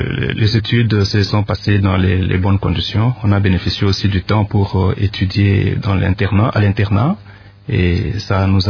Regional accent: Katanga, DR Congo; also born or lived in Kisangani / Kasai-Occidental; La petite enfance, mais sinon j'ai passé le plus de temps possible au Katanga et au Kasaï occidental et dans d'autres provinces.

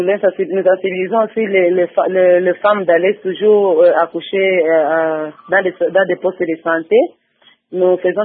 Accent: Uvira, South Kivu, DR Congo; Nous travaillons avec l'école orthodoxe d'ici chez nous à Ouvira

